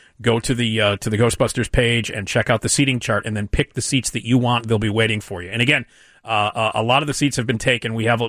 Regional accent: Chicago, Illinois, United States; I grew up right on Addison, just blocks away from Wrigley Field. And so I'm a city boy.

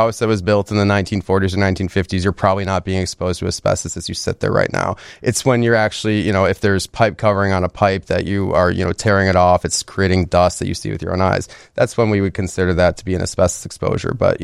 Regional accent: Highland Park, Illinois, United States; Yep. I'm from Highland Park originally. I've spent all my time either in Chicago or the suburbs.

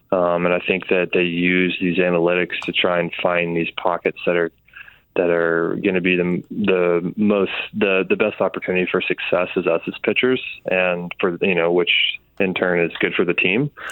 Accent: Memphis, Tennessee, United States; I grew up in Memphis, Tennessee, and Cardinals were right there.

